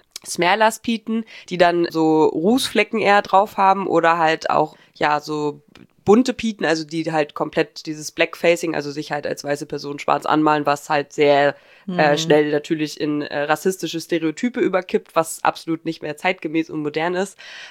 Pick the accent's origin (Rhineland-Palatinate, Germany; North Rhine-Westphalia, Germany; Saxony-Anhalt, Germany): Saxony-Anhalt, Germany; ich bin ja in Sachsen-Anhalt aufgewachsen